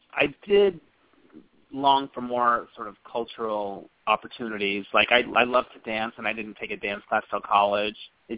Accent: Arizona, United States; I have siblings, and they're back in they're all back in, like, my hometown.

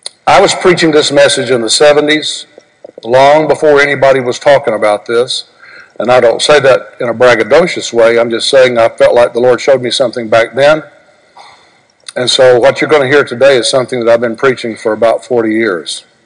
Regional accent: United States; born there; Thank God that I was born in America. There's nowhere like it.

